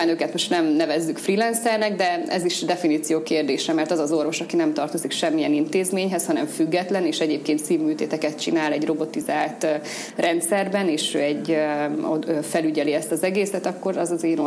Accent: Szabolcs-Szatmár-Bereg, Hungary; now in Veszprém, Hungary; Én egyébként szabolcsi lány vagyok … és a szüleim is ott vannak.

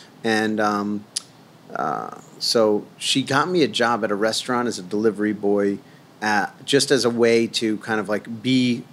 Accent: New York, United States; also born or lived in Boonton; I grew up on 83rd Street and First Avenue.

